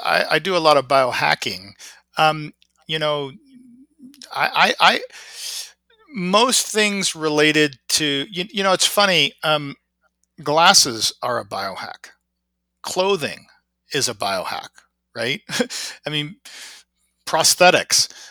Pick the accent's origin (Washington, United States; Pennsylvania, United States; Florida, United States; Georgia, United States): Washington, United States; Seattle; I'm from Seattle. I'm biased.